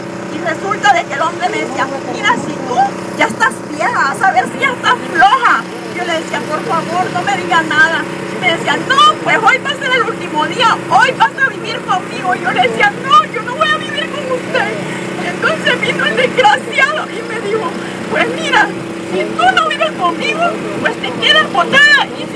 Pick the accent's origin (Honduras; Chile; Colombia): Honduras; soy de Honduras, maestra, madre de 5 hijos.